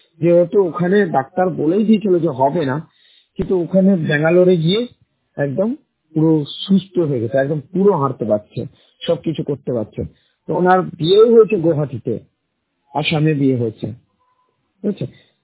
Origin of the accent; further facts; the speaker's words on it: Bhagwangola, West Bengal, India; আমার বাড়ি মুর্শিদাবাদ, জেলা মুর্শিদাবাদ, গ্রাম ভগবানগোলা, বসতিগোলা।